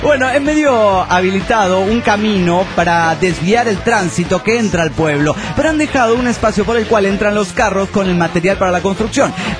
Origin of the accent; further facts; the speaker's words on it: Toluca, State of Mexico, Mexico; de Toluca, México.